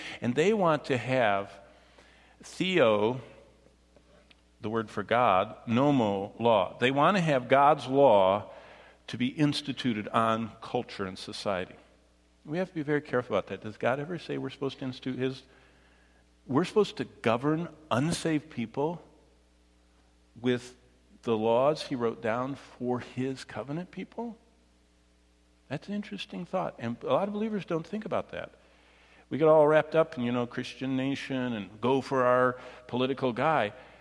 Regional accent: Michigan, United States; When I grew up in Michigan, I was ordained way back in the, well, I was ordained in the 80s

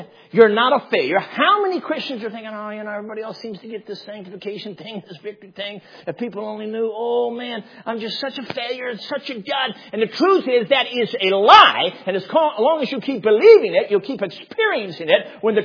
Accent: Chicago, Illinois, United States; I mean, I grew up in Chicago. We had bumblebees.

